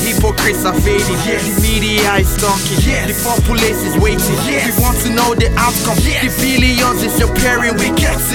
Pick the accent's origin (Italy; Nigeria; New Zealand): Nigeria; Niger Delta; Mr. President, Mr. Federal Republic, I come from Niger Delta, we've got mineral resources